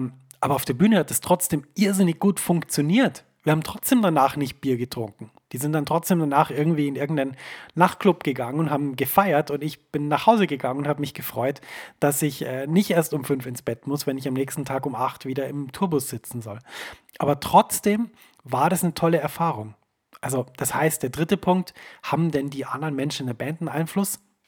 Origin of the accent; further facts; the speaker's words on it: Bavaria, Germany; Ich fand das immer wahnsinnig toll, denn ich komme ja aus Bayern.